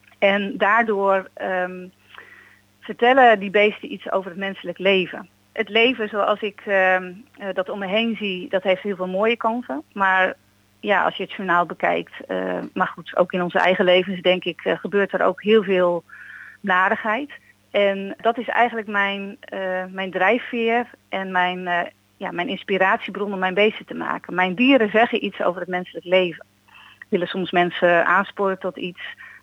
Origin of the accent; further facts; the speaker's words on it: Nijkerkerveen, Gelderland, Netherlands; now in Gouda, Netherlands; Van oorsprong kom ik uit Nijkerkerveen. Dat is een klein dorpje vlakbij Nijkerk en Amersfoort. En ik ben daar opgegroeid in een landelijke omgeving. Ik kom ook uit een boerenfamilie.